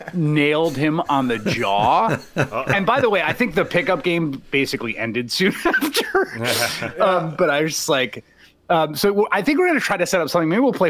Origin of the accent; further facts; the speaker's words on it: New York City, New York, United States; I grew up in New York City, and I went to a school called Hunter High School that was like a magnet school, and it had a decent basketball program.